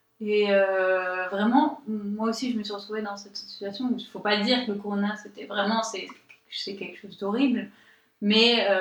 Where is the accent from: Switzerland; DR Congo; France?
France; Aix-en-Provence, Provence-Alpes-Côte d'Azur; je viens du vrai sud de la France, c'est-à-dire Aix-en-Provence, c'est pour ça que je rigole.